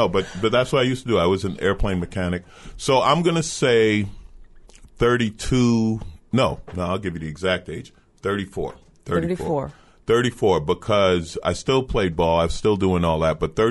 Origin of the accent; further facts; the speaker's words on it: New York, United States; moved away as an adult; now in Los Angeles, United States; Yeah, I moved to L.A. I grew up in New York, and I went to aviation high school, which is where I learned to fix airplanes